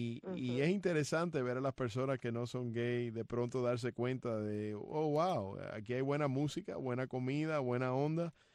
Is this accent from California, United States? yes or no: no; Hialeah, Florida, United States; Además, yo soy de Hialeah, como mencioné al principio.